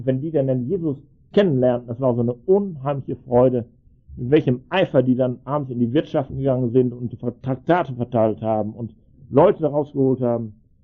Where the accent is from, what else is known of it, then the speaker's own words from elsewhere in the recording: Schwelm, North Rhine-Westphalia, Germany; born there; Inzwischen war ich in Schwellen, das ist mein Geburtsort, das ist am Rand des Ruhrgebiets.